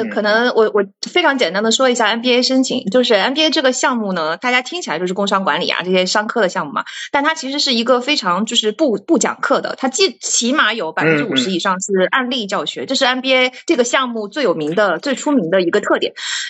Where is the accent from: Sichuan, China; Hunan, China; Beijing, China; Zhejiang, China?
Zhejiang, China; 我其实是浙江一个小镇长大的。